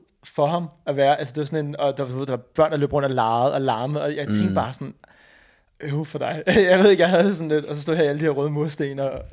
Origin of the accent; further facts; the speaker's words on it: Ølstykke, Capital Region of Denmark, Denmark; Jeg er fra sådan Nordmidtjylland. Jeg er fra Ølstykke.